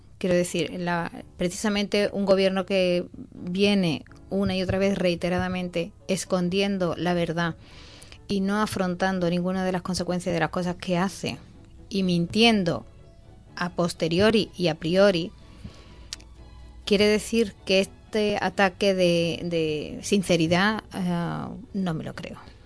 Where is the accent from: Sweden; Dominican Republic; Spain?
Spain; born there; Nosotros sí somos españoles, porque hemos nacido todos en España